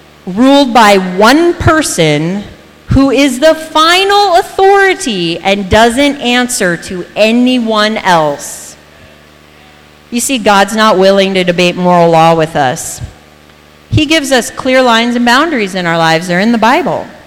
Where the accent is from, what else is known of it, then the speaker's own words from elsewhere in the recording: United States; I get that you guys don't like gum, but I do, and I'm an American, and it's legal in America